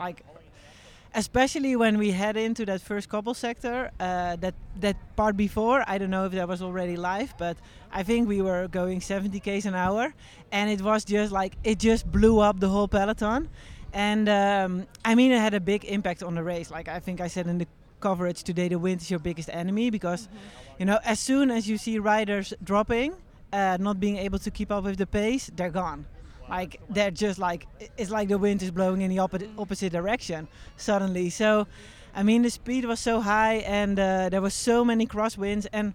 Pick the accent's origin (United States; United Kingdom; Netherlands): Netherlands; Rotterdam, South Holland; It starts in my hometown.